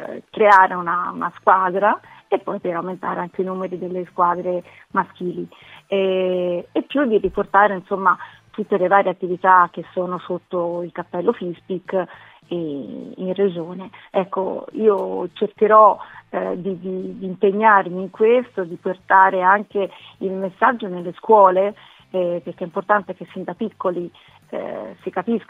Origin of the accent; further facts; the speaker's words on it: Calabria, Italy; now in Lucca, Italy; io vivo da settembre a Lucca, praticamente meno, cioè un anno, da settembre dell'anno scorso, se no sono calabrese.